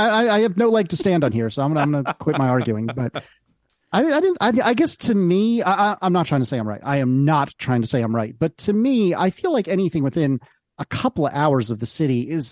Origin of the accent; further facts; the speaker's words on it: Newburgh, New York, United States; born there; And I was born in Newburgh, which is probably, I'm now probably giving away some sort of top secret state thing.